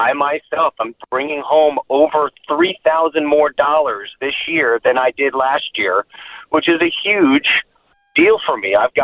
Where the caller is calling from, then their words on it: Florida, United States; I mean, I'm here from Florida.